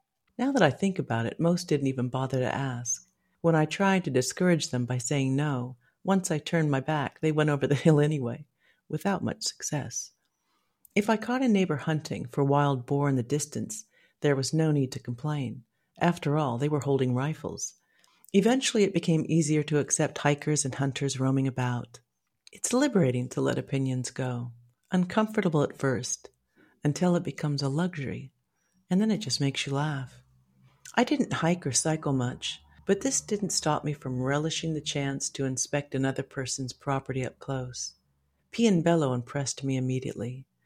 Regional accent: Seattle, Washington, United States; To be fair and slightly nostalgic, I experienced halcyon days growing up in Seattle.

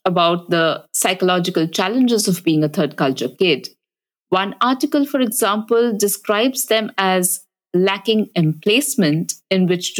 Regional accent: Durgapur, West Bengal, India; I'm from West Bengal in India, but then I had to learn to feel at home in different parts of India, each with its own distinct flavor, and then abroad in France

